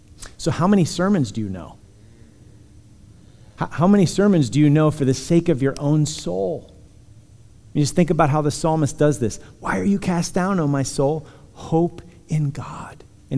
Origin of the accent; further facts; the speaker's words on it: Punxsutawney, Pennsylvania, United States; I come from Punxsutawney. So, love my people, okay?